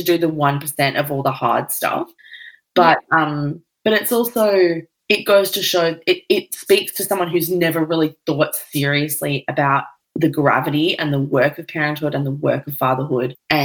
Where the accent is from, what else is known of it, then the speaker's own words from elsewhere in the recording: Queensland, Australia; So not to slam our Perth listeners, I'm from Queensland, country Queensland, like I get it